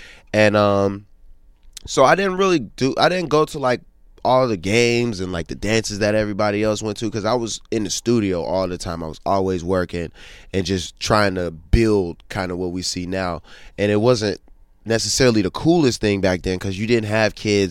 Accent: Pittsburgh, Pennsylvania, United States; It was cool growing up in Pittsburgh. It was like we moved really fast.

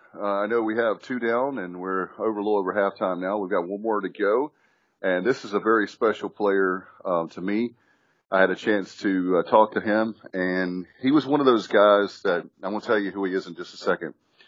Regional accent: Williamston, North Carolina, United States; and I'm from Martin County, so in Williamson.

